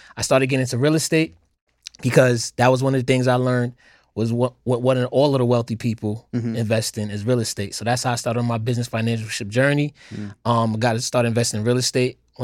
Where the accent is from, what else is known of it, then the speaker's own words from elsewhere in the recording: New York City, New York, United States; Grew up in Queens, get the money, of course.